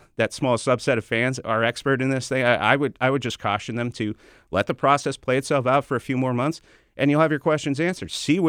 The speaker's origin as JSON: {"language": "English", "town": "Montreal", "region": "Quebec", "country": "Canada", "tie": "born or raised there", "said": "Well, I grew up in Montreal where they built the biggest, and I covered the opening of it."}